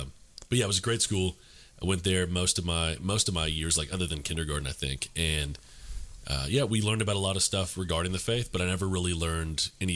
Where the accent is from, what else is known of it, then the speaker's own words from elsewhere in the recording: Atlanta, Georgia, United States; I grew up in Metro Atlanta area. So I was pretty much here my whole life.